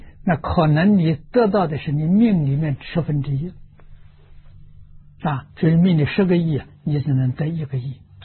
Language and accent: Chinese; Anhui, China; 我是安徽人，徽商在历史上相当辉煌的啊